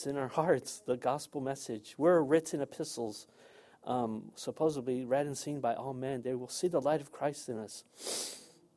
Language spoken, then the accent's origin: English; San Diego, California, United States; I grew up here in North Park, Golden Hills, downtown San Diego.